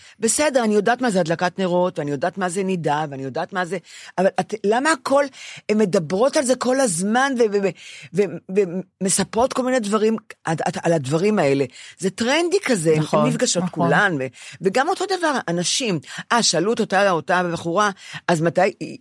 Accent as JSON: {"language": "Hebrew", "town": "Bnei Brak", "region": "Tel Aviv District", "country": "Israel", "tie": "born or raised there", "said": "כשאני גדלתי בבני ברק, אף אחד לא השוויץ בכלום."}